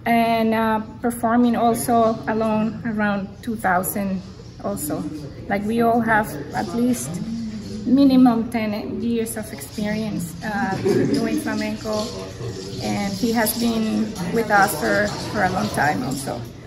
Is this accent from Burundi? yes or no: no; Venezuela; I'm originally from Venezuela.